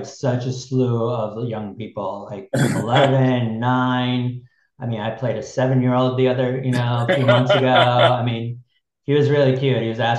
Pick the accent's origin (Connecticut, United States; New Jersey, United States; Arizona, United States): Connecticut, United States; Newington; I grew up in Newington, Connecticut.